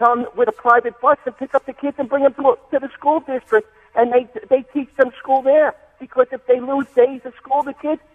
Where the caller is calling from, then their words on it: New York, United States; I'm calling from Rockland County.